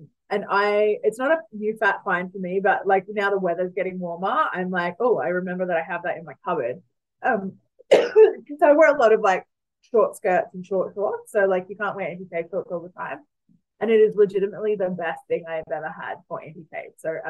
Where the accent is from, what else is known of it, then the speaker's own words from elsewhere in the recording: Newcastle, New South Wales, Australia; I grew up in Newcastle. I like the beach. I like the heat.